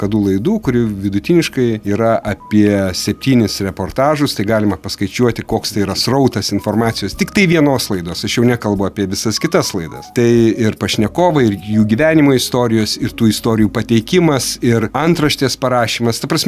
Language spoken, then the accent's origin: Lithuanian; Samogitia, Lithuania; šiaip aš nesu dzūkas, aš esu žemaitis